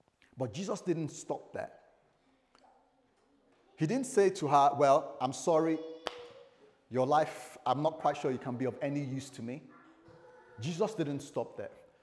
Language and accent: English; United Kingdom; It doesn't matter where you're coming from. No, I'm proper Brit.